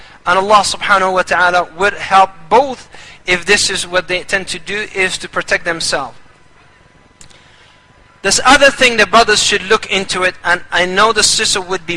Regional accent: Somalia; we came from Somalia, our women, they found independency, a lot of them, not all of them, and what they did, they left their husbands

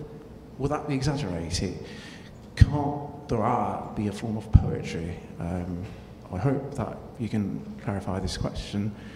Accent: Pakistan; A very kind of you to say, sir. I'm from Pakistan.

